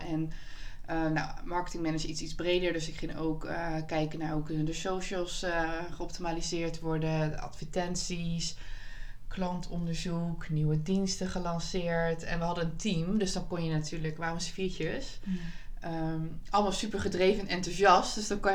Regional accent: Rotterdam, South Holland, Netherlands; Ik kom uit Rotjeknoer

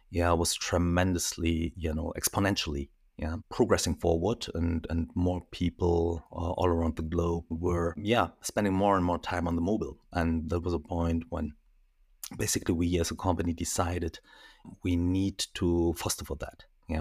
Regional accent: Düsseldorf, North Rhine-Westphalia, Germany; also born or lived in South Korea; now in Berlin, Germany; So I'm based in Berlin since 13 years, but I'm in Germany over 40 years. I'm originally, I was born in South Korea. Moved over to Düsseldorf when I was a kid and went to school, studied there

